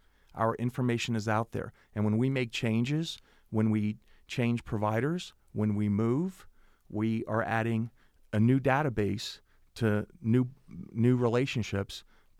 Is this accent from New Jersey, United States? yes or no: yes; New Jersey, United States; So I'm from New Jersey, and I grew up on a street 5 miles long, 10 houses. Seven of those 10 houses are my aunts and uncles, 26 first cousins.